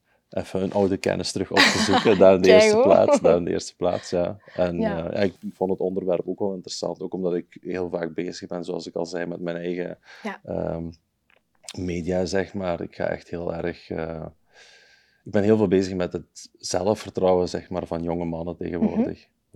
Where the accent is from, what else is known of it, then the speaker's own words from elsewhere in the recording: Beringen, Limburg, Belgium; Ik kom uit Limburg, ja. Ik woon nog altijd in Beringen.